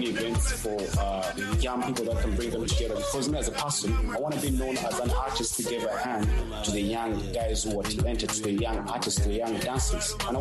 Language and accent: English; Uganda; I'm from Uganda by tribe.